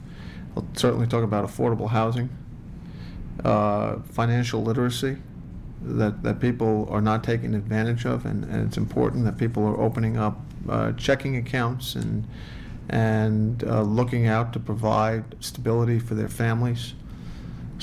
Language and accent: English; Brooklyn, New York, United States; I grew up in Brooklyn.